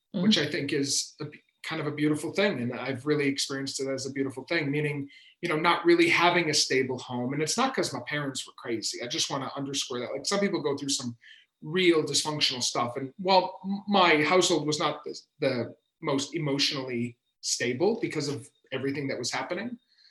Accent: Maine, United States; So I grew up in Maine. And not on the coast where everybody comes to vacation.

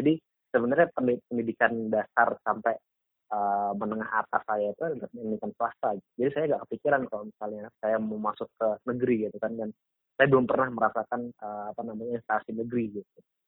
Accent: Klaten, Central Java, Indonesia; Saya asal dari Klaten gitu ya.

